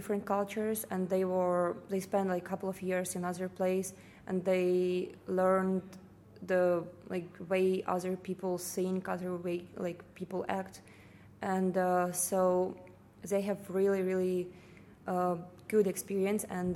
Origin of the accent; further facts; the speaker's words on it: Kyiv, Ukraine; English is a second language; So I'm from Kiev, and my family is live in Kiev for now, and my grandparents live in Crimea.